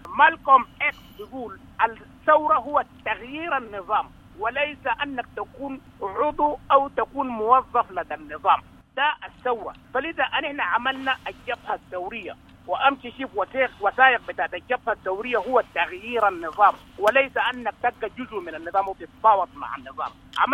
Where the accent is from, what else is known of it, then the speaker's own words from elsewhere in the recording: Darfur, Sudan; انت كما تعرفني انا اتربيت في دارفور